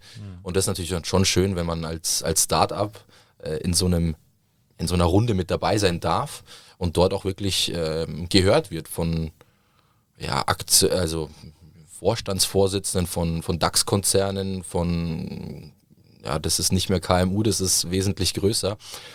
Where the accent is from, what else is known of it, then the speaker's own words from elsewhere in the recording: Southern Italy, Italy; ich komme aus Süditalien, da zahlst du für einen fantastischen Espresso 80 Cent